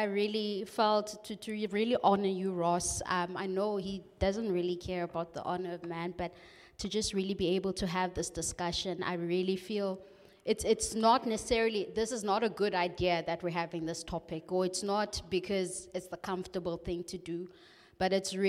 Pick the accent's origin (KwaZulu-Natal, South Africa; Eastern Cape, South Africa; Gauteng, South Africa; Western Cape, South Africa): Eastern Cape, South Africa; Mdantsane; So I grew up in Emdanzane in a location, but I went to a multiracial school.